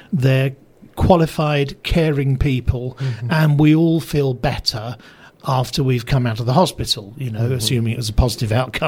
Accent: England, United Kingdom; we had this in the town I grew up in England

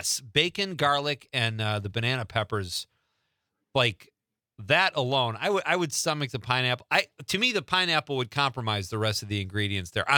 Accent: Chicago, Illinois, United States; now in Wisconsin, United States; We're both originally from Chicago. We're transplants and making our home in lovely Wisconsin.

